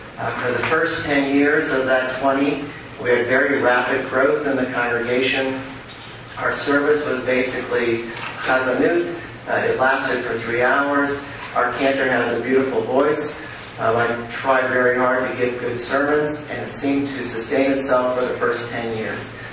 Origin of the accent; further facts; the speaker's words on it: Denver, Colorado, United States; from Denver, Colorado.